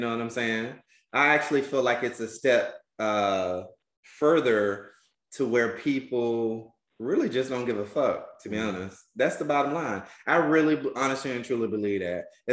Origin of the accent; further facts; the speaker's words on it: Albany, Georgia, United States; You're you know, a gentleman from Chicago and I'm from Albany, Georgia.